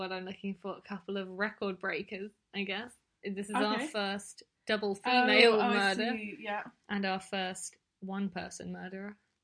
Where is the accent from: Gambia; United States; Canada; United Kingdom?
United Kingdom; which, I'm British, but that is still pretty impressive.